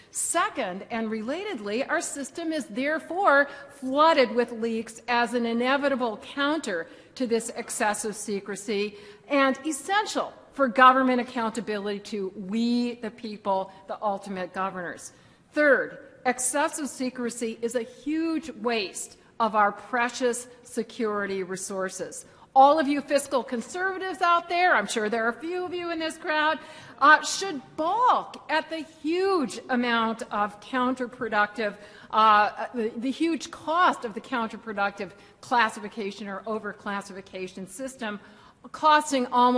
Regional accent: New York, United States; I want to tell you a light story as a New Yorker who is delighted to be here in Florida.

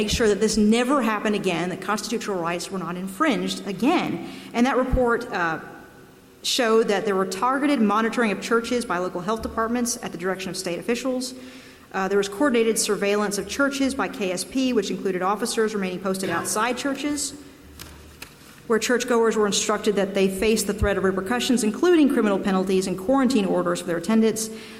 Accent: Kentucky, United States; is a case from the 1960s where there was a Kentucky state senator who was elected from Pike County. I'm from Floyd County, so right next door.

